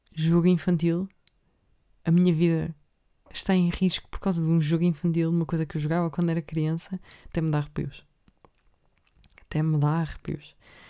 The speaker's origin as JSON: {"language": "Portuguese", "region": "Leiria", "country": "Portugal", "said": "ai, eu sou de Leiria."}